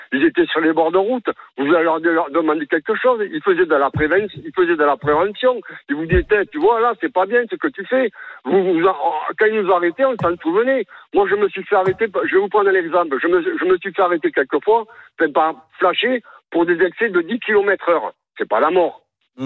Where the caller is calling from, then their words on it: Bordeaux, Nouvelle-Aquitaine, France; Je suis de Bordeaux.